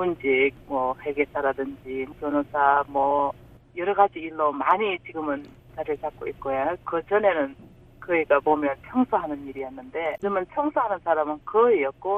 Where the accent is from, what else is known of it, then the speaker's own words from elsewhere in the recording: Busan, South Korea; now in Oklahoma, United States; 그냥 한국의 바쁜 거리랑 제가 부산에 살았으니까 불편한 것도 많았고 그랬는데 지금은 괜찮습니다